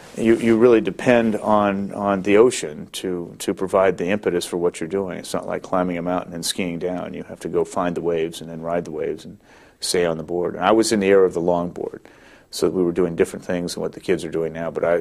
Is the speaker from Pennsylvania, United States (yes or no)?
no; California, United States; also born or lived in Connecticut; Well, I was born in Connecticut, but that was an accident of birth. I know nothing about Connecticut. I was raised in California. My family is an old California family.